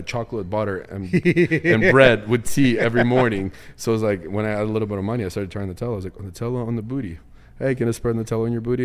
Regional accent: Miami, Florida, United States; But it's in Miami this time, in my hometown.

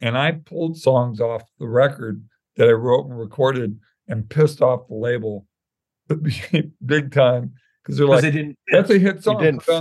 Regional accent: Santa Monica, California, United States; which I grew up in Santa Monica, so it's a big deal.

